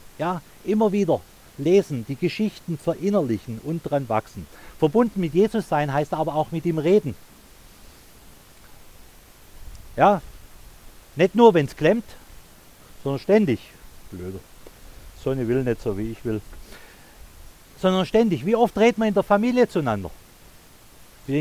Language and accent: German; Baden-Württemberg, Germany; Ich als Schwabe kenne Trollinger und Lemberger.